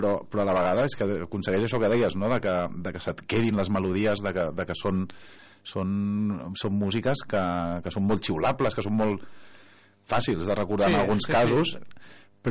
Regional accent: Esparreguera, Catalonia, Spain; des que vaig néixer, que vaig néixer aquí a Esparreguera i segueixo vivint a Esparreguera

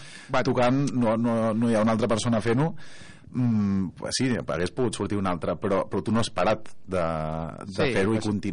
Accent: Esparreguera, Catalonia, Spain; des que vaig néixer, que vaig néixer aquí a Esparreguera i segueixo vivint a Esparreguera

